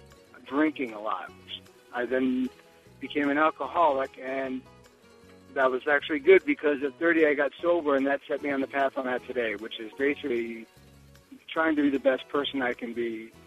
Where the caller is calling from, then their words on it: Rhode Island, United States; I'm calling from Rhode Island.